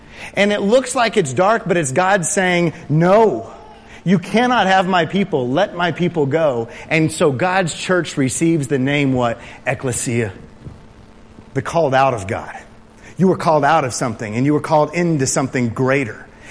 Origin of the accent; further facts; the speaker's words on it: Texas, United States; And I said, "Yeah, I'm from Texas."